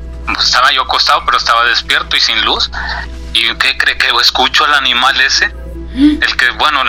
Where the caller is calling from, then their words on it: Ciudad Mante, Tamaulipas, Mexico; soy de Ciudad Mante, Tamaulipas.